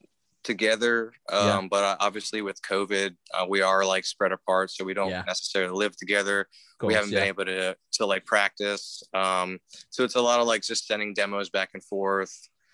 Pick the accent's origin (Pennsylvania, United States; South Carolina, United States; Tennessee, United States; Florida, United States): Pennsylvania, United States; Lancaster; label called CI Records, based out of Lancaster, Pennsylvania, or Lancaster, as you guys would say. My British accent. So, yeah. So that's where I grew up.